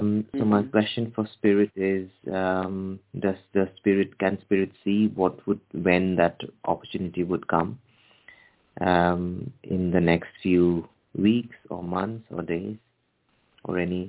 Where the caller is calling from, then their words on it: United Kingdom; I'm calling from the United Kingdom.